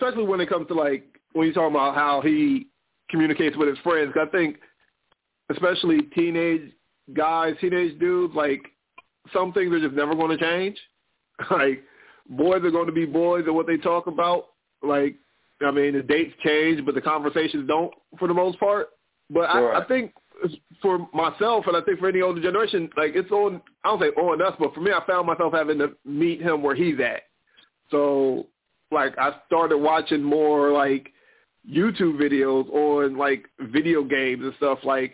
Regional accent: Philadelphia, Pennsylvania, United States; now in St. Louis, United States; you know, I grew up in the Philadelphia market. And so we have football and basketball. I'm in St. Louis now that we have baseball.

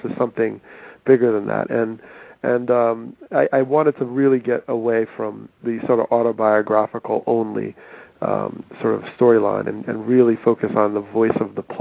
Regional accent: Teaneck, New Jersey, United States; growing up in Teaneck, New Jersey, which was committed to diversity and integration and harmony, was that, yes, you're from this walk of life, African American in my case

